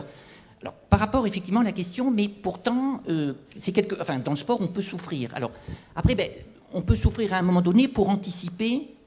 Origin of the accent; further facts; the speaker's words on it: Bordeaux, Nouvelle-Aquitaine, France; moi je suis bordelais, donc forcément le vin, c'est bon.